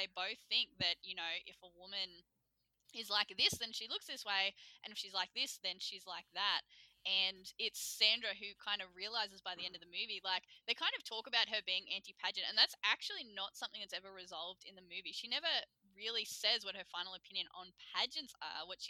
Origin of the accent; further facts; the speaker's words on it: Australia; And as Australian, I don't really understand beauty pageants. We don't really have them over here